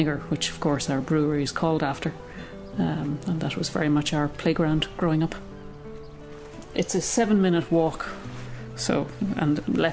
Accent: Rathmullan, Ulster, Ireland; also born or lived in Kildare; I grew up here in Rathmullen in County Donegal. And I came back here because I love it here.

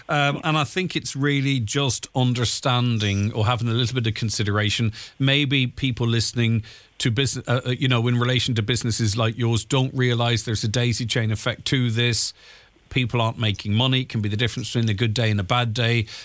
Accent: Derry, Northern Ireland, United Kingdom; I'm from Derry and I just love the alpacas in Donegal.

